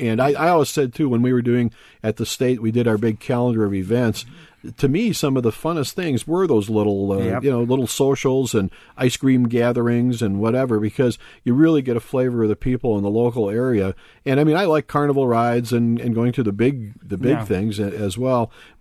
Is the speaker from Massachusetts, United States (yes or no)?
no; Wisconsin, United States; When I grew up in Sheboygan County, and anybody could enter like the pie baking contests